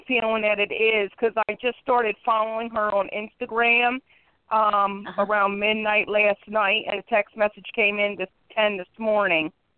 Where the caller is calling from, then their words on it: Philadelphia, Pennsylvania, United States; Philadelphia, PA.